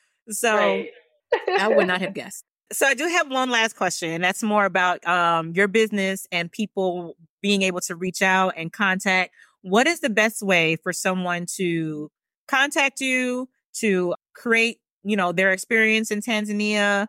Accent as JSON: {"language": "English", "country": "United States", "tie": "born there", "said": "I was born in America, but I went to Trinidad every Christmas and every summer."}